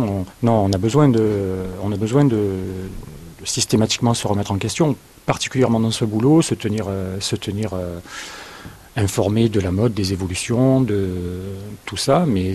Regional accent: Provence-Alpes-Côte d'Azur, France; born there; j'ai acheté dans un premier temps une toute petite cordonnerie dans la région toulonnaise. Donc ma région natale.

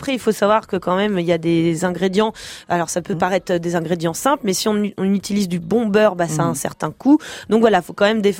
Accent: Île-de-France, France; nous sommes de l'Île-de-France.

